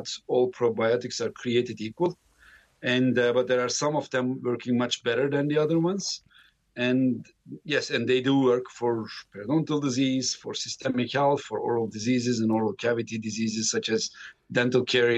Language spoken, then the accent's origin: English; Istanbul, Turkey; And I, as a matter of fact, I'm from the European side of Istanbul, and I actually do have Neanderthal genes.